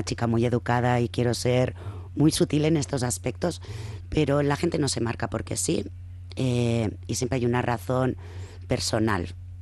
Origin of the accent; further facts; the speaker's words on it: Catalonia, Spain; yo que soy catalana